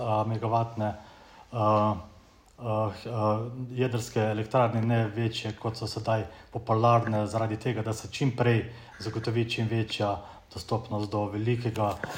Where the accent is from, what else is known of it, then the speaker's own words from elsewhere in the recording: Lower Sava, Slovenia; prihajam iz Posavja